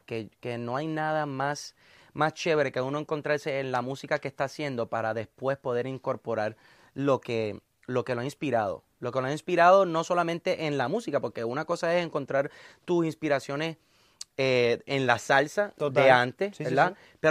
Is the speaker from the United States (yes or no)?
yes; Philadelphia, Pennsylvania, United States; yo soy nacido en Filadelfia, brother. Yo nice. Vengo de una ciudad donde el fashion es en todas partes, el lado urbano, el lado, ¿sabes? Yo viví en el norte de Filadelfia